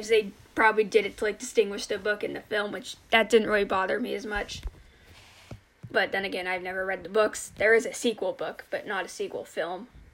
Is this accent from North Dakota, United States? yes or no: no; Massachusetts, United States; you will know that I am from Massachusetts. And Rhode Island is next to me